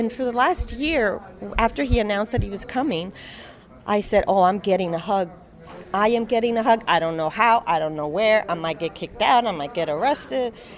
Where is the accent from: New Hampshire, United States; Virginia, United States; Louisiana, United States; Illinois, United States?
Virginia, United States; Arlington; I'm from Arlington, Virginia, and we met in D.C., both as volunteers.